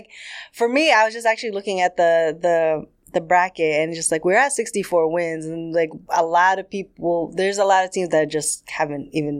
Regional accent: Manchester, Connecticut, United States; now in New York, United States; Manchester, Connecticut.

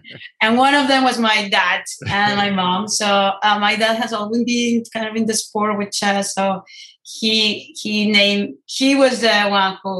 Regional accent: Ibagué, Tolima, Colombia; English is a second language; I grew up in Colombia.

